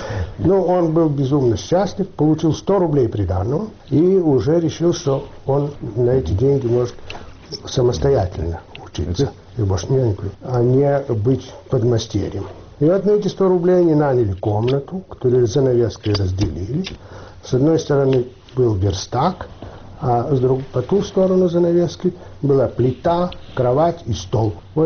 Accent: Kyiv, Kyiv City, Ukraine; born there; Я родился в Киеве. Все дети родились в Киеве.

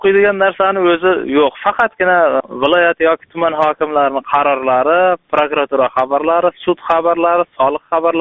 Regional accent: Surxondaryo Region, Uzbekistan; Surxondaryodanman desam

